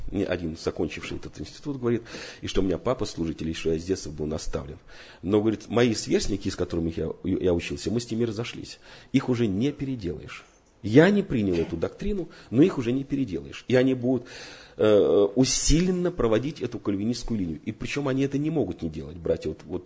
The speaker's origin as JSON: {"language": "Russian", "country": "Armenia", "second_language": "Russian", "said": "Я армянин, говорю"}